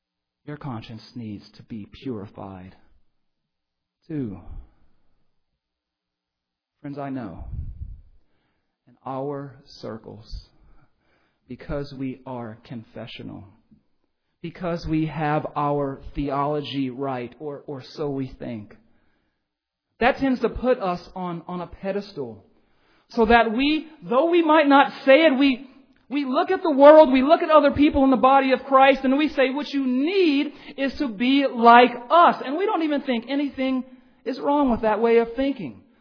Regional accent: West Coast, United States; perhaps I'm in the South now, though I'm from West Coast

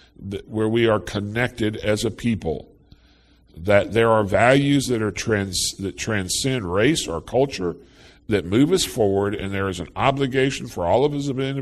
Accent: Hawaii, United States; born there; also born or lived in Indonesia; I was born in Hawaii, where obviously there are Eastern influences. I lived in Indonesia, the largest Muslim country in the world, between the ages of 6 and 10. My father was from Kenya

